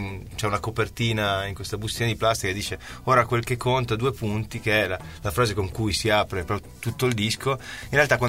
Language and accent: Italian; Turin, Piedmont, Italy; Torino, siamo direttamente